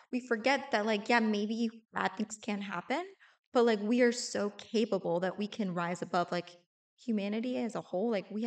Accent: St. Louis, Missouri, United States; I was thinking about this a lot recently where there's been, especially I'm from St. Louis.

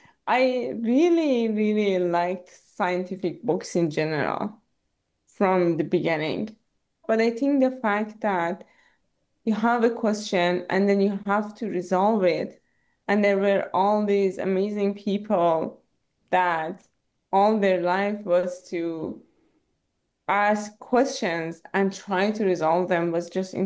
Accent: Tehran, Tehran Province, Iran; also born or lived in Nishapur; I am from Iran, in Tehran, the central city of Iran, up until 11. And then we went back to Nishapur, which is a really small city.

